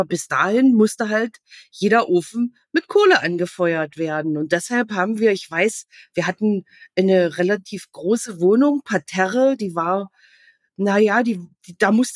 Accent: Lusatia, Germany; bei uns in die Lausitz guckt, ich habe auch mal überlegt, bei mir selbst, ich bin im Endeffekt damit aufgewachsen, dass um mich herum sozusagen Braunkohle abgebaut wurde

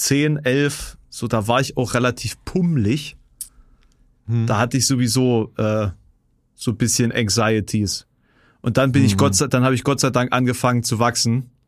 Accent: Görndorf, Thuringia, Germany; Und da saß der irgendwie in Görndorf, ne, also ich bin ja auf dem Dorf aufgewachsen

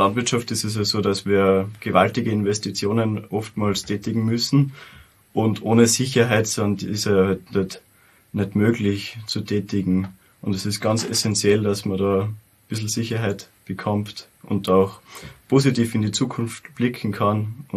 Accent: Lower Austria, Austria; Ja, ich komme aus Niederösterreich, aus dem Bezirk Lilienfeld.

